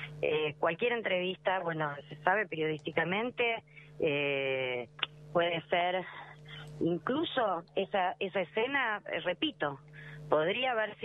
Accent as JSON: {"language": "Spanish", "country": "Argentina", "said": "Como argentinas"}